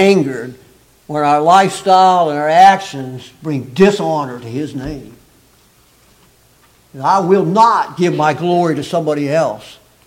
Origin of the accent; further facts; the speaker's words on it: Texas, United States; I hadn't even been there, actually, growing up in Texas